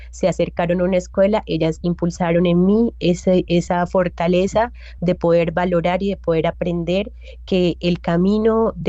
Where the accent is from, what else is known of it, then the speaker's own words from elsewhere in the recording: Mutatá, Antioquia, Colombia; regresé nuevamente a mi pueblo, al Urabá antioqueño. Yo soy de Mutatá, pero estuve trabajando mucho tiempo en Chigorodó.